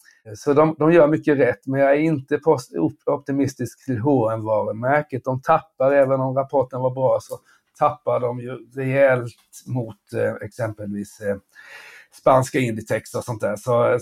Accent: Värnamo, Jönköping County, Sweden; Jag är uppvuxen i Värnamo och då var det väldigt stort.

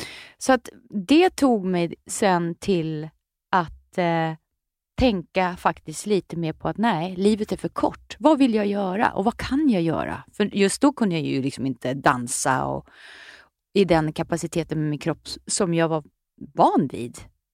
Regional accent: Nyköping, Södermanland, Sweden; jag kommer från Nyköping

